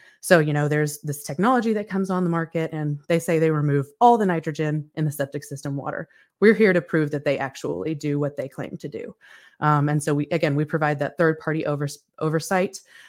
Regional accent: Kentucky, United States; So I grew up in South Central Kentucky, and I grew up with a creek in my backyard, and I grew up kayaking on the Green River.

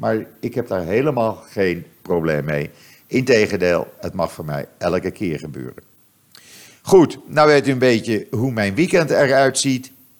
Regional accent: Netherlands; En ik vind, het is om je rot te schamen toch, als Nederlander.

